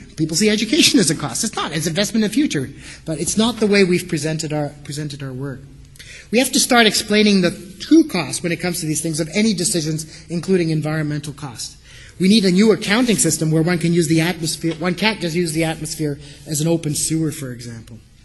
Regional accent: Montreal East, Quebec, Canada; I grew up in Montreal East

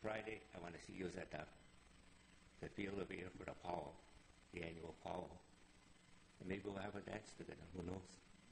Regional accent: Kahnawake, Quebec, Canada; I am from Ganawage, just 15 kilometers south of here. I am of the Ganyagahaga Nation, people of the Flint, better known as Mohawks.

